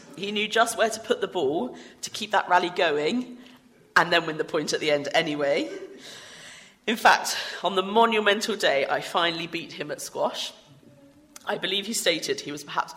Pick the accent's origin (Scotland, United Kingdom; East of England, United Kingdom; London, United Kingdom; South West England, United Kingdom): South West England, United Kingdom; Poole; Growing up in Poole, we had lots of chances to visit the beach.